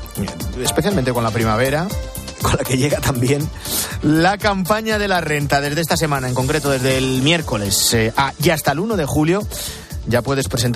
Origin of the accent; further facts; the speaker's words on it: Spain; los españoles somos los segundos europeos que más presión fiscal aguantamos